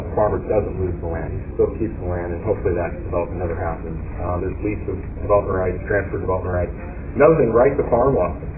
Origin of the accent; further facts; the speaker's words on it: Nebraska, United States; growing up in Nebraska, we were 30 minutes from the edge of Omaha.